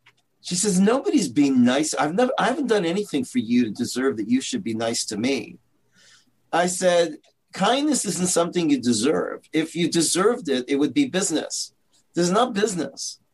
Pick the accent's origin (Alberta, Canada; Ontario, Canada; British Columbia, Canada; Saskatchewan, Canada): Ontario, Canada; Toronto; I'm from Canada, Toronto.